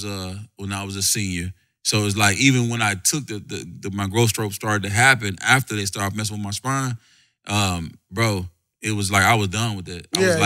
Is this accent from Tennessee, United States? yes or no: yes; Memphis, Tennessee, United States; these dudes I'm from Memphis, so it's like, you know, just like Georgia.